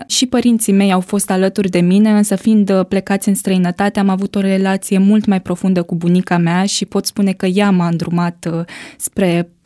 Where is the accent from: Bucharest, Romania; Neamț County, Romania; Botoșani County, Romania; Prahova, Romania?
Neamț County, Romania; Piatra Neamț; am 22 de ani, deci sunt tânără, da. Am crescut în Piatra Neamț, deci sunt născută acolo, acolo am făcut și liceul. Acum sunt masterand. Am crescut într-o familie adventistă, dar semi-adventistă, aș putea spune, pentru că am crescut cu bunicii mei.